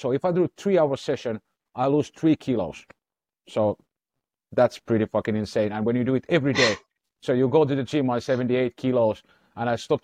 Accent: Finland; Because I'm from Finland

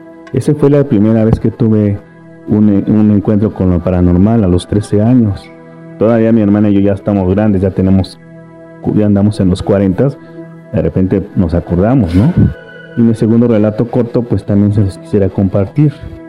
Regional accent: Mexico City, Mexico; Soy de aquí, de la Ciudad de México.

